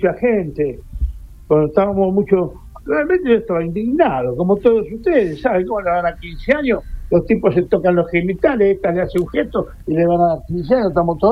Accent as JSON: {"language": "Spanish", "country": "Argentina", "said": "yo como cualquier argentino que siempre tratamos de ayudar"}